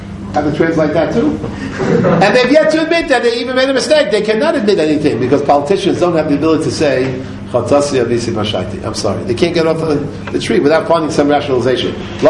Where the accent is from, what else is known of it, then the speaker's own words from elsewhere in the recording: New York City, New York, United States; I remember years ago, I grew up actually in New York City, and I used to watch from time to time people working on the potholes in New York City.